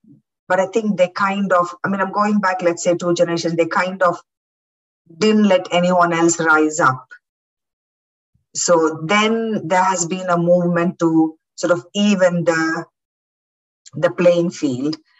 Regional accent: Coimbatore, Tamil Nadu, India; spoke that you were a Brahmin. So we came away from very traditional Brahmin areas and we lived in a city called Coimbatore

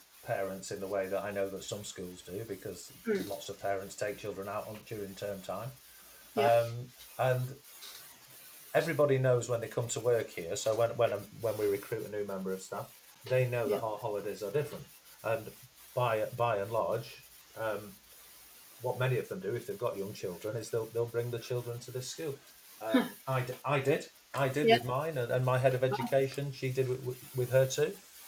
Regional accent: Blackburn, North West England, United Kingdom; I grew up in Blackburn, which is an old Lancashire mill town

